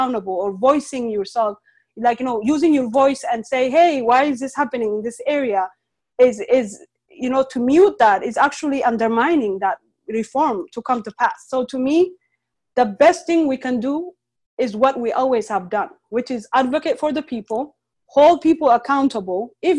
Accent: Oromia, Ethiopia; now in United States; I'm a Muslim Oromo woman. I am from Harargue, and that also has a different, you know, sets of experiences and exposures.

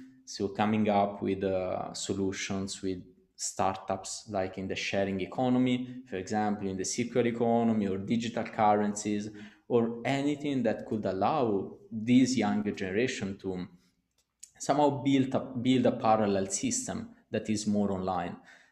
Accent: Italy; born there; English is a second language; also born or lived in Singapore; Yeah, I mean, I was born in Italy, but do I feel Italian? No, not really.

